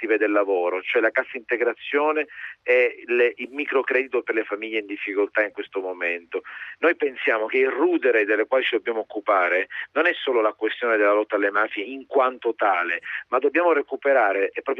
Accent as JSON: {"language": "Italian", "town": "Palermo", "region": "Sicily", "country": "Italy", "tie": "born or raised there", "said": "Io sono nato a Palermo e cresciuto nel cuore della città di Palermo, anche se vivo ormai da anni altrove"}